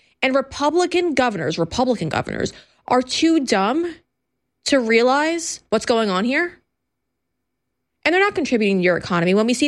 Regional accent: New York, United States; You know, I come from New York.

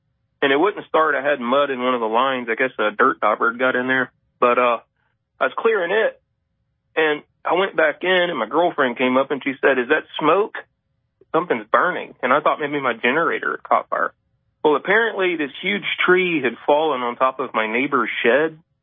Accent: Pickens, South Carolina, United States; I'm from Pickens, South Carolina.

